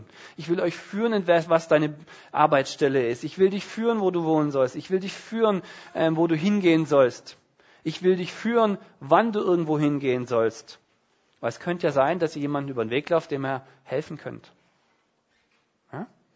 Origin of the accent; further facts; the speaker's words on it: Southern Germany, Germany; wenn man der Letzten geht als Süddeutsche, dann hat man mit den Eltern billigere Tarife